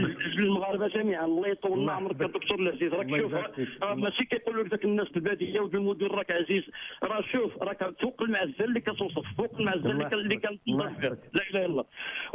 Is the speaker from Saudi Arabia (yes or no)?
no; Morocco; وحنا مواطنين وحنا مغاربه وكنحبوا هذه البلاد